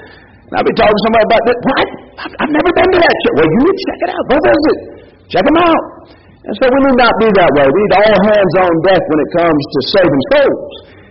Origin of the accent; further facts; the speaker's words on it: Tennessee, United States; I'm from East Tennessee at that point, and I hadn't seen much of the world, so I had kind of a myopic provincial view of the world